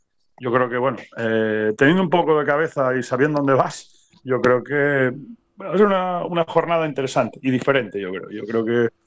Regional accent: Valdés, Asturias, Spain; yo soy del Concejo de Valdés

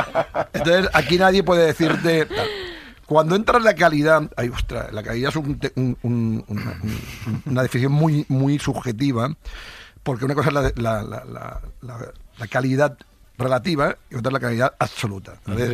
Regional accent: L'Hospitalet de Llobregat, Catalonia, Spain; Como hemos dicho, somos de Hospitaletto y yo.

